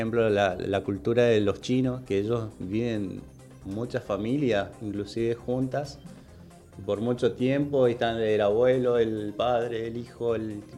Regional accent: Formosa, Argentina; now in Ezeiza, Argentina; Aquí visitando las instalaciones de Tecnópolis. Soy originario de Formosa. Estoy arribando a esta ciudad hace 2 años y medio. Trabajando aquí en el aeropuerto de Ezeiza.

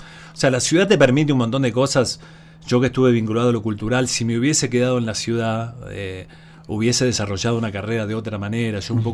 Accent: Buenos Aires, Argentina; moved away as an adult; Yo soy oriundo de Buenos Aires, pero me fui hace 1000 años

